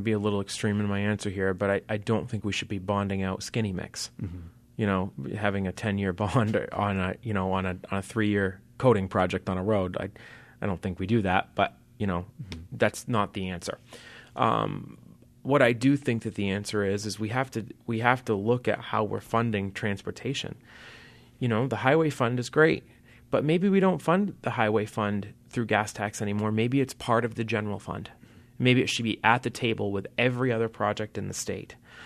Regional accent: Maine, United States; I remember when I was in college, when I said I was from Maine, people thought it was a mystical fairyland.

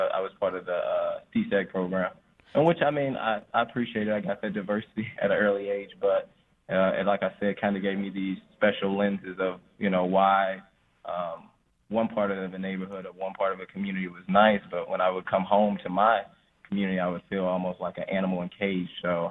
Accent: St. Louis, Missouri, United States; So I was born and raised here in St. Louis. I actually love my city.

